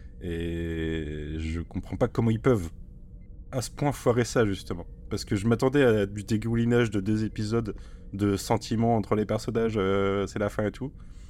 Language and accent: French; Nantes, Pays de la Loire, France; Et je viens de Nantes.